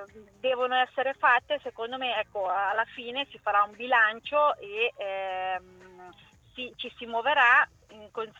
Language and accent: Italian; Marche, Italy; accent: Ancona; Però io ho l'accento anconetano e ce l'ho tutto.